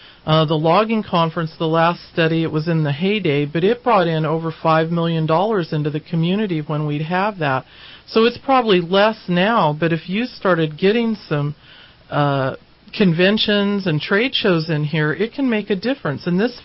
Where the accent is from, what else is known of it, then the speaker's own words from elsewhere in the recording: United States; I was raised in Trinity County, coming down to see Carlos Montoya, the classical guitarist.